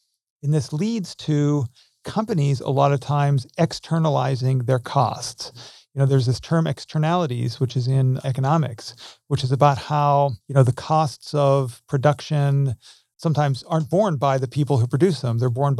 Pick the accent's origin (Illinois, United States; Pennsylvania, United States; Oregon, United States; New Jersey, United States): Pennsylvania, United States; Pittsburgh; So I'm obviously American. Grew up in Pittsburgh.